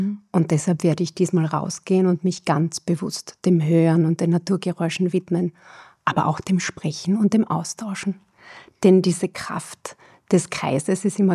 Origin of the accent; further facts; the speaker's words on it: Finkenstein, Carinthia, Austria; Ich bin in Kärnten in Finkenstein aufgewachsen. Das ist vielleicht war damals vielleicht mit 1000 Einwohnern ein Dorf in der Nähe von Villach.